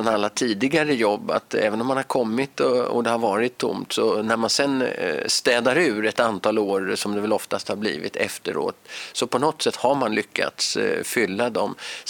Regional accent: Stockholm, Stockholm County, Sweden; Jag är ju uppvuxen i Stockholm mer eller mindre, eller större delen har gått i skolan där och sådär. Men jag är ju halvskåning själv då.

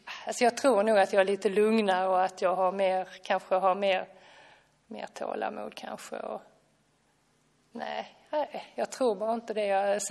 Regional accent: Lund, Skåne, Sweden; Jag är lundabo och synskadad sedan jag var barn.

